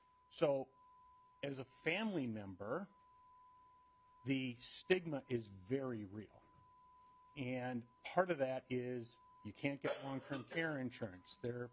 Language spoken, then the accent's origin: English; Apple Valley, United States; I'm from Apple Valley.